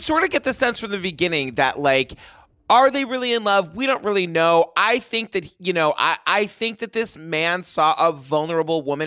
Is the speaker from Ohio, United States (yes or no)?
no; New York, United States; I mean, as a New Yorker, I can say even if we order food and we know someone is coming, if there's a knock on our apartment door, everyone in our apartment freezes.